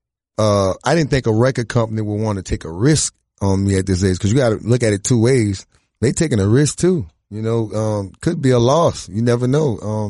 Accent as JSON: {"language": "English", "town": "New Orleans", "region": "Louisiana", "country": "United States", "said": "just the fact that I'm from New Orleans, I got attitude."}